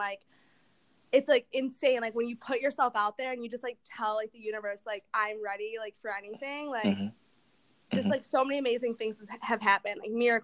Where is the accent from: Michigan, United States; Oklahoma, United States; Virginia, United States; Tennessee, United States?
Michigan, United States; Detroit; now in Los Angeles, United States; Okay, so I am from Detroit, like he already mentioned.